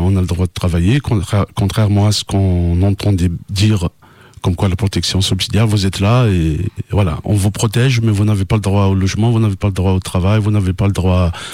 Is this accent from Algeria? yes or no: yes; Algeria; je ne suis pas arabe, je viens d'Algérie. Mais il faut savoir une chose, qu'en Algérie, il n'y a pas que les arabes. Voilà. Donc je suis berbère, je suis kabyle.